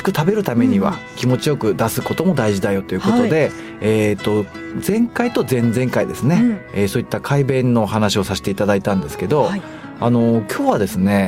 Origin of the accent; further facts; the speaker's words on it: Hokkaido, Japan; 私は北海道生まれの北海道育ちなので